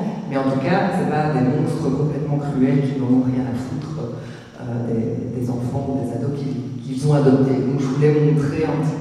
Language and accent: French; Belgium; moi, comme on l'a dit, je suis belge, hein, mais ça fonctionne plus ou moins de la même manière